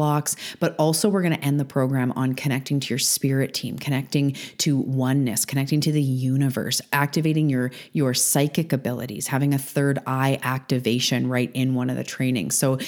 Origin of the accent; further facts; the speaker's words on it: Canada; That's a bunch about my show, but I am a Canadian.